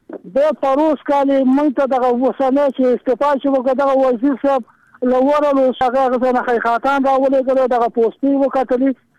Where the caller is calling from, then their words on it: Kunar, Afghanistan; ما د کونړ نه ټلیفون کړی دی.